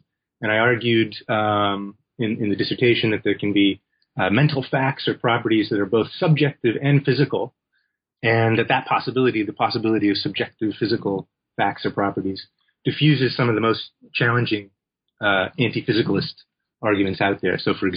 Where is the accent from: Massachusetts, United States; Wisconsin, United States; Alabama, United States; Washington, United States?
Washington, United States; Seattle; also born or lived in Los Angeles, United States; now in Bloomington-Normal, United States; Well, I was born in L.A., in Los Angeles, California, but I did a lot of my growing up in Seattle, Washington, and in the Midwest also, in a small college town called Bloomington Normal, Illinois